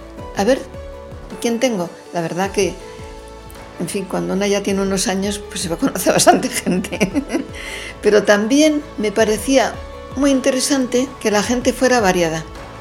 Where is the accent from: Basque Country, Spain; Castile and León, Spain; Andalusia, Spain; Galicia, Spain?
Basque Country, Spain; San Sebastián; also born or lived in Madrid; Soy guipuzcoana de San Sebastián, nacida en Donosti, y estudié la carrera en Madrid, estudié filología románica